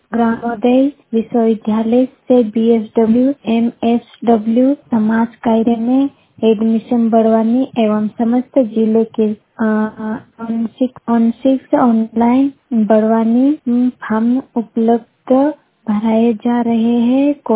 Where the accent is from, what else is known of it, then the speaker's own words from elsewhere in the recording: Anjara, Madhya Pradesh, India; मैं बड़वानी जिले के ग्राम अंजारा के निवासी हूँ।